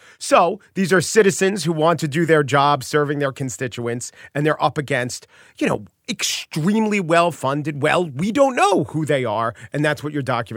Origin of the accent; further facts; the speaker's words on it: New York, United States; and I'm from New York, and I didn't expect this.